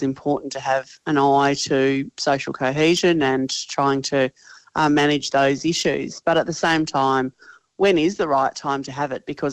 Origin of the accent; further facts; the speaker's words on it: Tasmania, Australia; Tasmania, my home state, fought for a long time